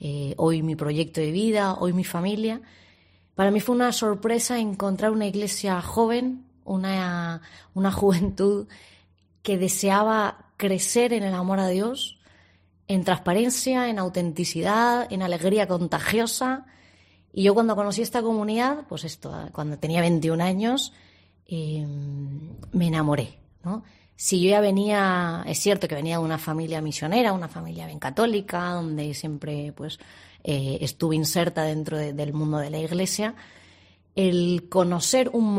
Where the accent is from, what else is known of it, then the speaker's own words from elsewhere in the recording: Alzira, Valencian Community, Spain; moved away as an adult; now in Chile; soy de Valencia, de una ciudad que se llama Alsira, en Valencia. Tengo 33 años y a los 21 me fui de mi tierra por una beca que me dieron en la universidad, que estudié en la Universidad de Valencia, y llegué a Chile en el año 2010